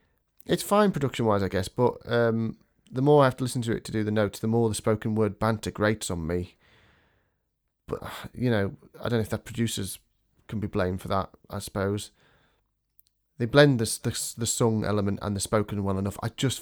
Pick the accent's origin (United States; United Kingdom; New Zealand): United Kingdom; I mean, I'm British.